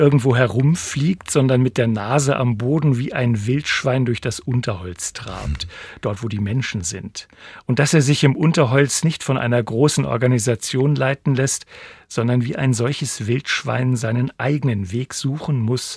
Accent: Springe, Lower Saxony, Germany; Ich stamme aus Springe in Niedersachsen.

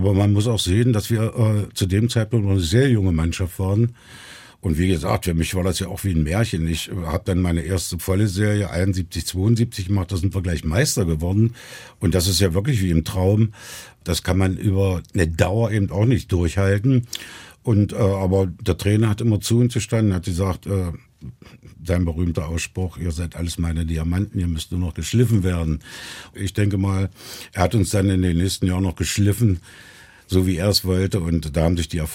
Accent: Lemsdorf, Saxony-Anhalt, Germany; born there; Ich meine, ich bin in Lemsdorf geboren damals

